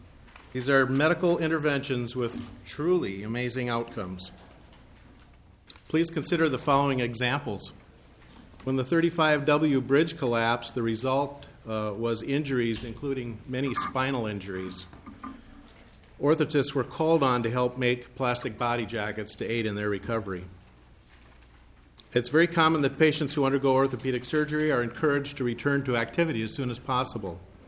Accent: Roseville, Minnesota, United States; also born or lived in St. Paul, United States; I was born right here in St. Paul, grew up in Roseville. I've been a lifetime resident of the state of Minnesota.

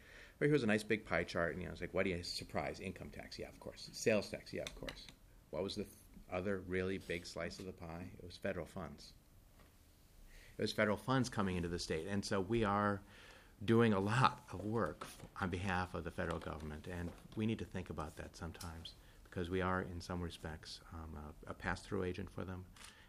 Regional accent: Wisconsin, United States; I'm from Wisconsin

